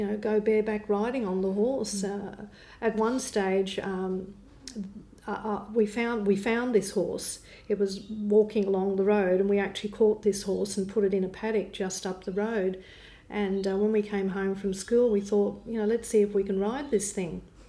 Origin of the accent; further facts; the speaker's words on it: Bundaberg, Queensland, Australia; But no, growing up in Bundaberg, my parents, when I think about my growing up years, they were great.